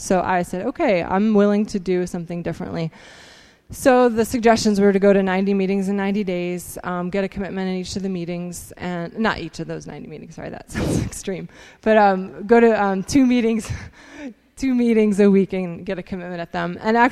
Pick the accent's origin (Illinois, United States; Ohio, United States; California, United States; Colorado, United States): Ohio, United States; also born or lived in West Virginia; I grew up in Ohio. I was born in West Virginia. Grew up in Ohio, and then from there, I spent the summer in Texas